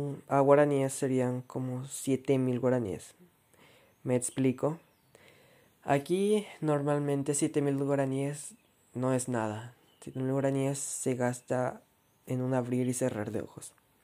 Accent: Paraguay; En Paraguay, yo soy de Paraguay, nuestra moneda, nuestro dinero se llama guaraníes

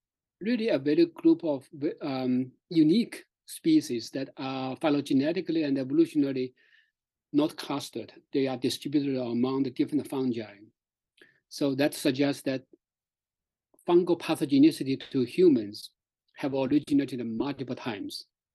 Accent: China; English is a second language; moved away as an adult; now in Canada; I grew up in China.

